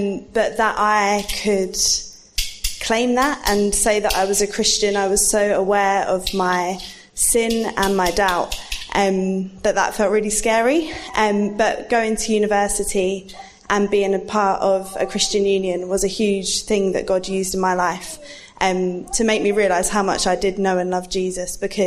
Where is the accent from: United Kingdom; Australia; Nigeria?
United Kingdom; East of England; I grew up in Essex in a Christian family